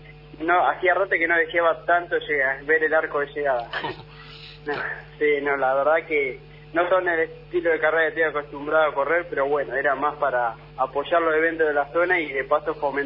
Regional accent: Huanglén, Buenos Aires, Argentina; now in Puan, Argentina; Nativo guanguilense, pero ya me estoy acá en Puan hace 3 años, así que soy de Puan, pero mi corazón todavía está en guanguilense.

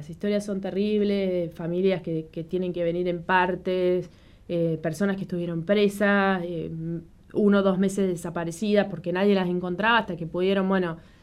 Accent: Argentina; los derechos que nosotros tenemos como argentinos

